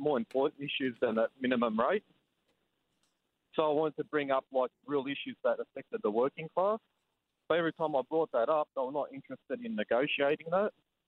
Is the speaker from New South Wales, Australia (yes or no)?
yes; Sydney, New South Wales, Australia; I'm from Sydney.